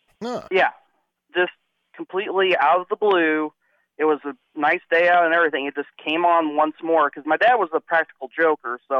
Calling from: Pekin, Illinois, United States; Pekin, Illinois.

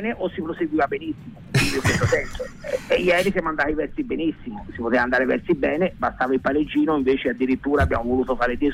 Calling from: Genoa, Liguria, Italy; siamo da Quinto Alto.

